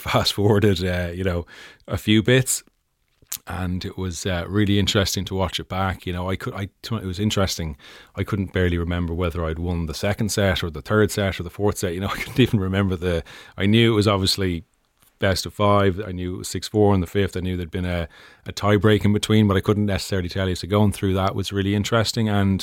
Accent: Ireland; So I was the Irish guy at these tournaments

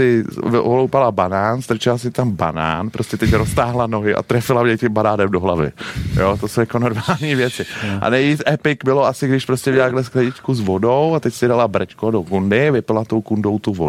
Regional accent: Prague, Czechia; hodně se věnuju Česku, Praze, protože jsem z Prahy

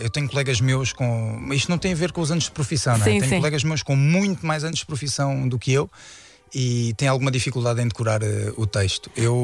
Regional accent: Moura, Alentejo, Portugal; Sou alentejano, é bom.

